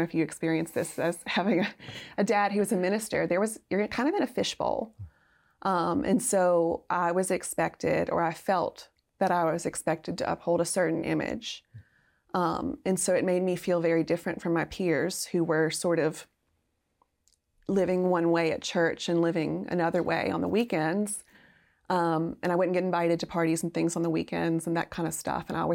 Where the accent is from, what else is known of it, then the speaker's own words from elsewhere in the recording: Louisiana, United States; also born or lived in Mobile, Alabama; growing up in South Louisiana and in the Mobile area is very, very Catholic. So I knew a lot of Catholics.